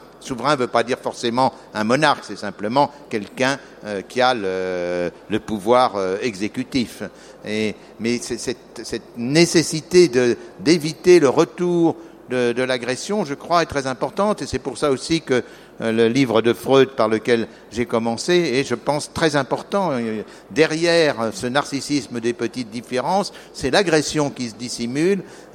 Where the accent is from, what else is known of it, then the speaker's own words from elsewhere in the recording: France; Je suis français. Une fois, j'ai fait une réponse. Je suis français parce que j'ai une carte d'identité française